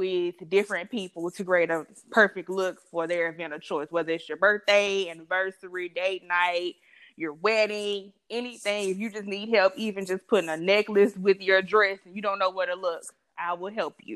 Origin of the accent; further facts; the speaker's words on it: Nashville, Tennessee, United States; I am 25 years old, and I'm from Nashville, Tennessee, and I'm glad to be here.